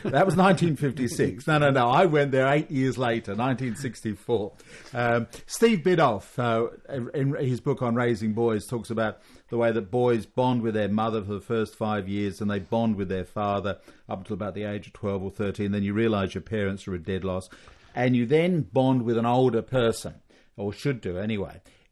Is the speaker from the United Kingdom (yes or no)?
yes; London, United Kingdom; I come from London. And I went to a school in London, not a private school.